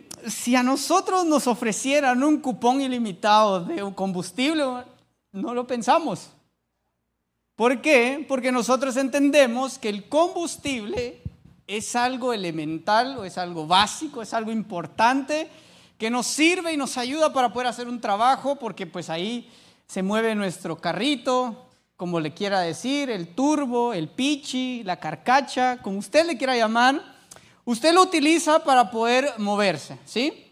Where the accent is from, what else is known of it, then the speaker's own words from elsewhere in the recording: Guatemala; now in Tegucigalpa, Honduras; Yo soy de Guatemala, mi esposa pues es hondureña.